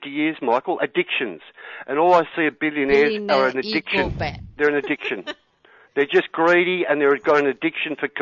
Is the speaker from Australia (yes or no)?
yes; Australia; I'm an Australian. That's what Australians do.